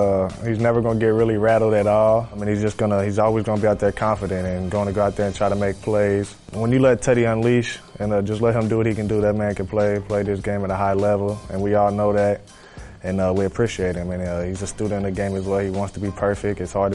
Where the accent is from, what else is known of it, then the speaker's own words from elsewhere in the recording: Covington, Kentucky, United States; I grew up in Covington, literally right across the bridge from Cincinnati. And, I mean, that's home.